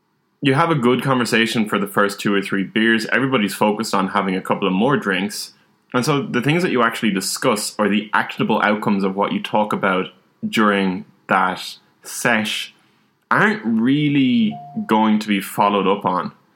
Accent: Ireland; growing up in Ireland, drinking is a big part of society.

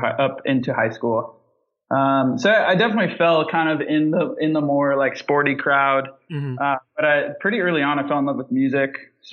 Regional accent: Palos Verdes, California, United States; I grew up just south of LA, actually, in LA County, but not LA City. A little place called Palos Verdes, which is beautiful coastal little beach town.

